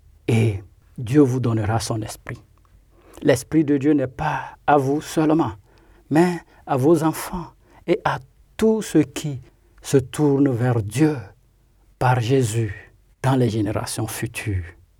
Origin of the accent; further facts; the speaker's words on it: Togo; Je suis originaire du Togo.